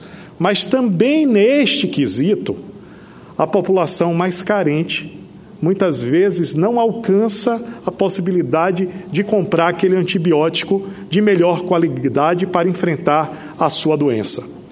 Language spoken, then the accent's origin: Portuguese; Bahia, Brazil; porque vim da Bahia. E como bom baiano